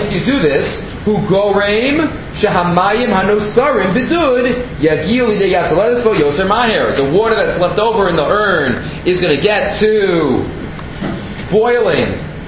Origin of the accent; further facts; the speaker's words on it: United States; We spoke in Fahrenheit, I guess I'm still American at heart, a little bit in terms of degrees, I can't figure out Celsius